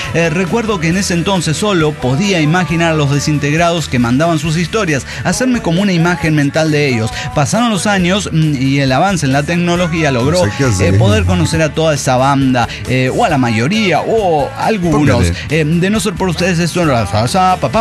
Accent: Santander, Cantabria, Spain; de Santander, España.

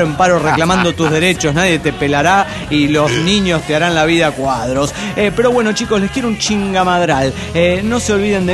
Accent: Mexico; recuerden que soy de México

